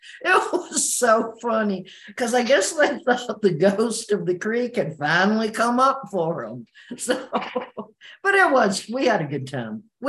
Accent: Lewisdale, Mississippi, United States; I'm from Lewisdale, Mississippi. Yes, a small town.

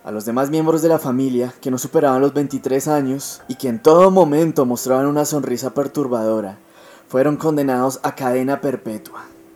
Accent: Colombia; algo similar a lo que pasa en mi país, en Colombia

